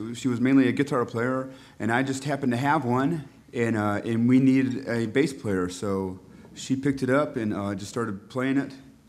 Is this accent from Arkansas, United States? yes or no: no; Ypsilanti, Michigan, United States; born there; I was born in Ypsilanti, Michigan